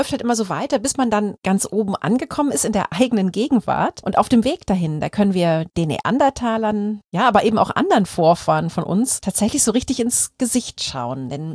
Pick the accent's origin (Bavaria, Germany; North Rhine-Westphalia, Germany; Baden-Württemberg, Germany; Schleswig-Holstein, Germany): North Rhine-Westphalia, Germany; Aachen; in meiner Heimatstadt Aachen